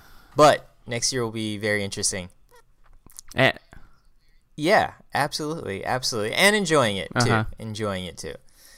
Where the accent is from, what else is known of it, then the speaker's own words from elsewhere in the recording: California, United States; moved away as an adult; I'm from California.